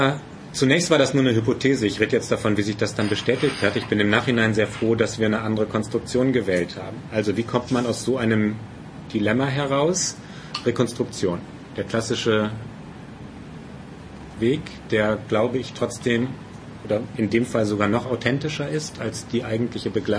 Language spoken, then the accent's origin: German; Münster, North Rhine-Westphalia, Germany; eine war in Münster, meiner Heimatstadt